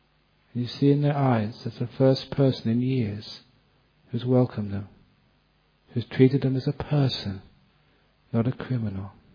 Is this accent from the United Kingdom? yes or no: yes; England, United Kingdom; my home country was England.